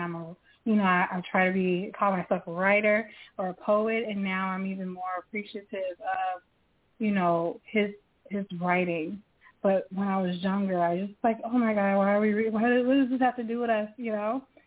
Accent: Chicago, Illinois, United States; I always say, I'm from Chicago

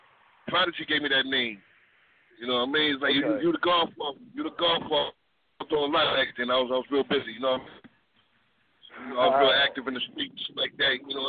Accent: Brooklyn, New York, United States; Growing up in Brooklyn around my auntie, you know what I'm saying?

